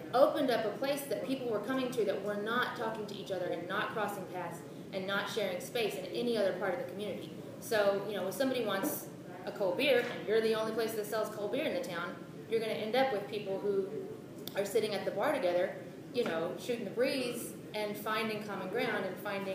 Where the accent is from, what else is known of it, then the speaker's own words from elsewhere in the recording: Virginia, United States; now in Whitesburg, United States; and I grew up in Wise County, Virginia. We kind of both moved to Whitesburg separately in 2000 and found each other, to our delight.